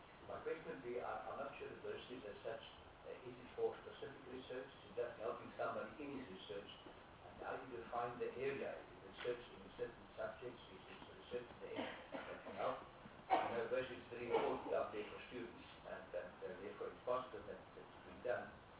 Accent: Free State, South Africa; I'm also chief from the Free State. I'm from North West University. I was a professor there.

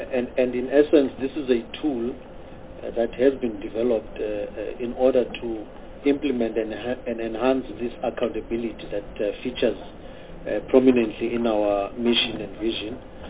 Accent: Eastern Cape, South Africa; And by the way, I'm also from the Eastern Cape

